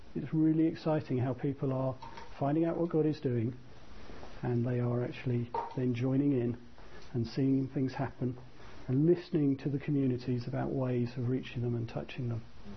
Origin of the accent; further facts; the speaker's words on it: Brazil; Growing up in Brazil as I did